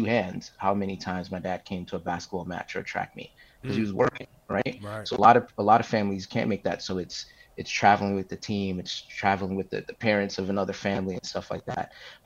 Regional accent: Bronx, New York, United States; You know, growing up in the Bronx, for me, you could play police athletic league basketball for $20 registration.

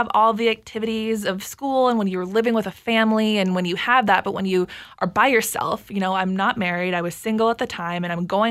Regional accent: Wayzata, Minnesota, United States; I'm originally from Wayzata, Minnesota.

